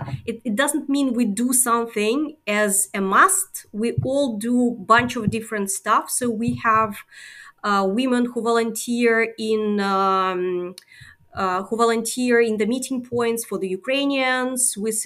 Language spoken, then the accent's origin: English; Russia; English is a second language; moved away as an adult; now in Netherlands; I'm originally from Russia and now I live in the Netherlands for the last year.